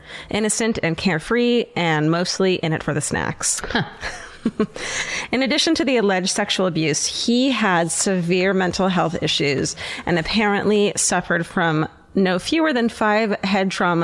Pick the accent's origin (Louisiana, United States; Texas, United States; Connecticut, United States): Connecticut, United States; Cheshire; My hometown is the very suburban and rather affluent town of Cheshire, Connecticut, made famous by the home invasion murders of the Petit family that occurred there in 2007.